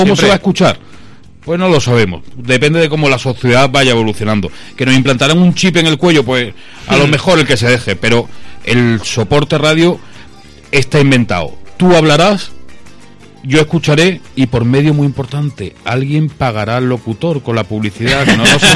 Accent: Cádiz, Andalusia, Spain; no, yo soy un trianero de la Caleta, porque uno, la gente de la provincia de Cádiz, nacemos donde nos da la gana, en Triana o en Zamora, ¿no?

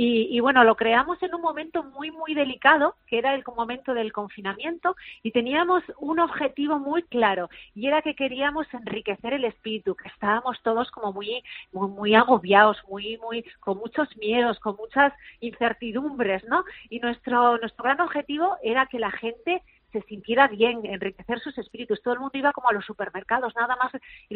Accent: Vitoria-Gasteiz, Basque Country, Spain; comenzamos en Vitoria, en Gasteiz, en zona de mi tierra.

